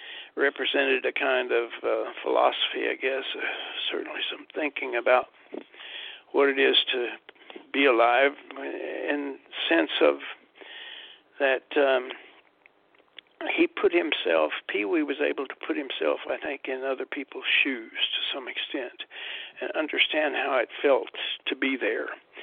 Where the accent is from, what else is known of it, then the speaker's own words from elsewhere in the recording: Paducah, Kentucky, United States; Well, I grew up in Paducah, Kentucky, all right, down in a little western corner of the state.